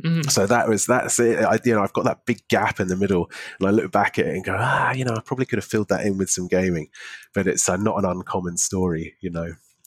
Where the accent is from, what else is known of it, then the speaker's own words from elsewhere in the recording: St Andrews, Scotland, United Kingdom; Yeah, so I grew up near St Andrews, and there was a toy shop there.